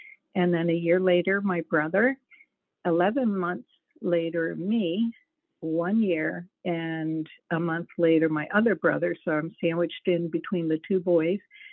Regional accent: New Jersey, United States; also born or lived in Bethlehem, Pennsylvania; I was born in Bethlehem, Pennsylvania, and in 68, my family moved to South Jersey, which was the suburbs of Philadelphia.

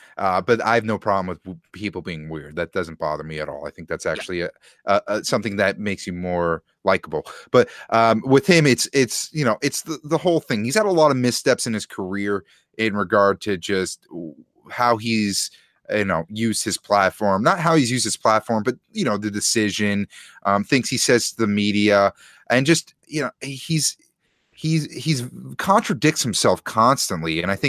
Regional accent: Boston, Massachusetts, United States; And I'm from Boston. So I had this bias that's ingrained in me from hating the Cavaliers and LeBron James growing up.

